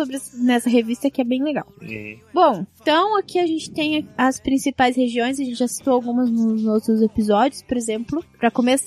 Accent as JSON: {"language": "Portuguese", "region": "Minas Gerais", "country": "Brazil", "said": "Aí tem a região do sul de Minas, que é de onde eu venho"}